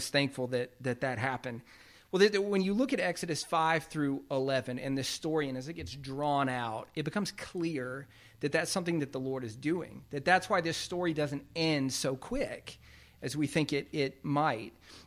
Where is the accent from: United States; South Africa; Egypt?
United States; Greenville, South Carolina; My hometown had the AA affiliate, the Greenville Braves.